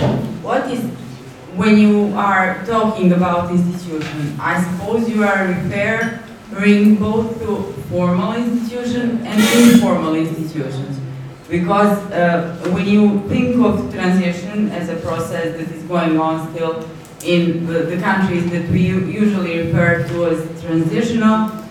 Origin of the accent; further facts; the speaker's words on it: Montenegro; English is a second language; I'm coming from Montenegro, ex-socialist country, as Poland is.